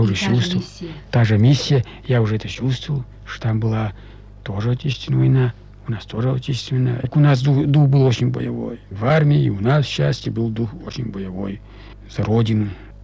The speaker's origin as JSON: {"language": "Russian", "region": "Ural", "country": "Russia", "said": "а я уралец. А я гордился этой маркой, что я уралец."}